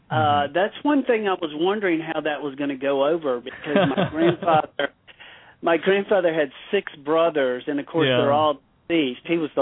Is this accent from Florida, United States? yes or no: yes; Florida, United States; For me, I grew up in the South. I grew up in a very small rural town in Florida